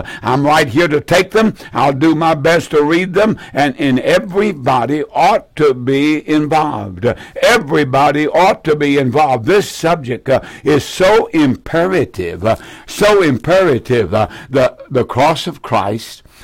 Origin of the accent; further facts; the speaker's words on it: United States; I'm an American. And I love being an American.